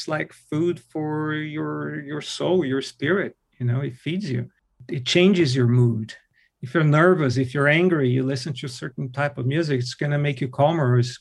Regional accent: West Coast, United States; I want to have to say West, because I'm from the West Coast.

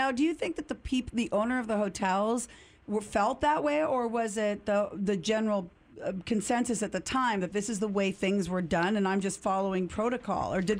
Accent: Canada; I was saying growing up in Canada and near many, it's a different, you know, but we were near North American Indian and reservations

